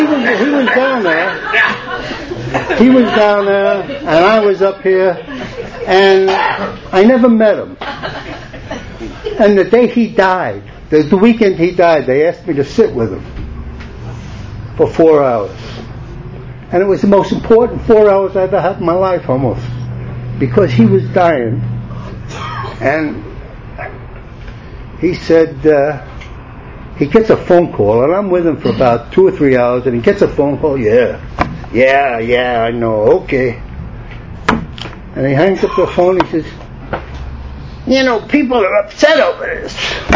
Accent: New York, United States; I said, that's where I'm from. That's where I'm from. I'm from Washington Heights.

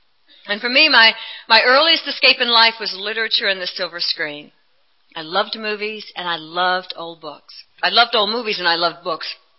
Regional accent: Atlanta, Georgia, United States; I was born in Atlanta, Georgia, and I didn't feel this way 40 years ago, I can assure you.

